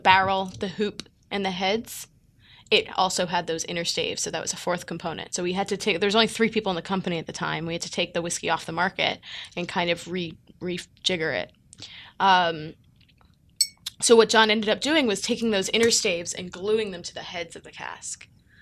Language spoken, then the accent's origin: English; New York, United States; Yeah, I'm from New York, so that would be a great.